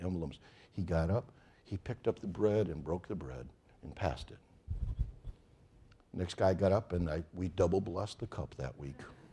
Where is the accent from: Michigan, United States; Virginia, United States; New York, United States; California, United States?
Michigan, United States; Owosso; When I was at the chapel that I was born and raised at in Owosso, the elders came up to me when I was about 15, 16 years old